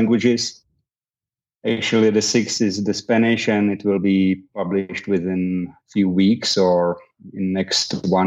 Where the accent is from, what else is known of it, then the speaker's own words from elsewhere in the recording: Czechia; English is a second language; So I'm from Czech Republic. This is a small country in the middle of Europe.